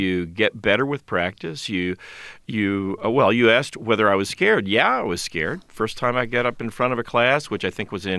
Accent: Lake Jackson, Texas, United States; Well, I grew up in Lake Jackson. You know where Lake Jackson

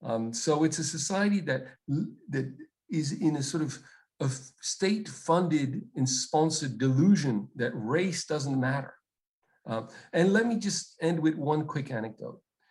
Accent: Paris, Île-de-France, France; my comments in terms of the experience of race is from the experience from the perspective of a white middle class Parisian

